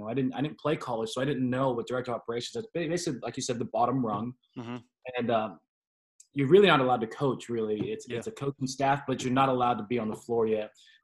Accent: California, United States; well, I'm from Southern California, so yeah.

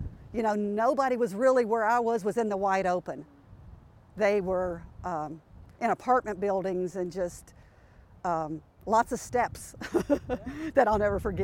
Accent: the South, United States; accent: Southern; It's very close-knit, just not like Kentucky at all. But I'll tell you a funny, though. They love my Southern accent.

